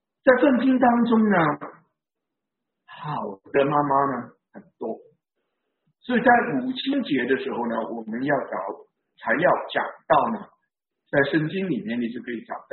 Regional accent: Hong Kong; 我是从香港来的

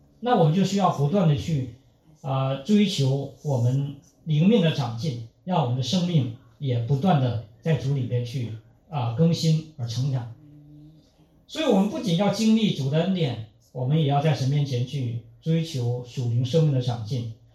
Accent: Northeast China, China; 你像我们老家东北哈，那我从小到大，我没有见到我父母长辈他们种地的时候是一边流泪一边去撒种的

